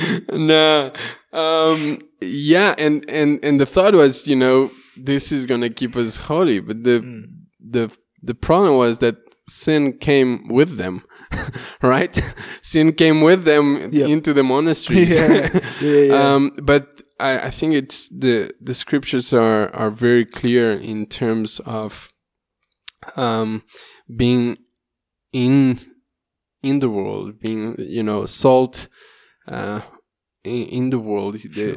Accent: Brazil; also born or lived in Peru; So I came from Brazil.

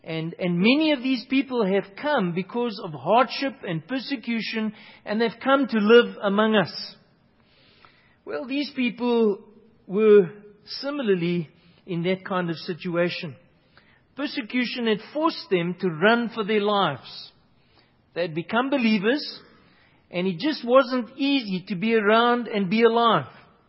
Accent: South Africa; Now, that has perhaps brought new meaning to me as a South African

